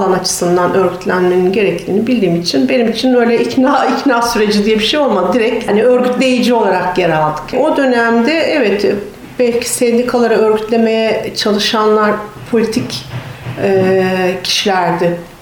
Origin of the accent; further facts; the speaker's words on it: Biga, Çanakkale, Turkey; also born or lived in Balıkesir / İzmir; Ben Bigalıyım. Çanakkale Bigalıyım. İlkokul, ortaokul, liseyi Balıkesir'de okudum. Meslek yüksekokulunu liseden sonra Balıkesir'de bitirdim.